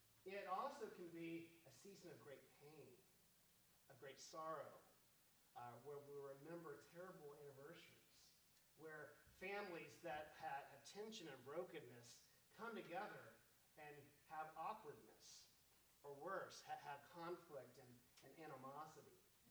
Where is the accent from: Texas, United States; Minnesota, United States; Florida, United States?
Texas, United States; Houston; I grew up outside of Houston, Texas, and my nostalgic father, regardless of the temperature outside, would always build a fire in the fireplace.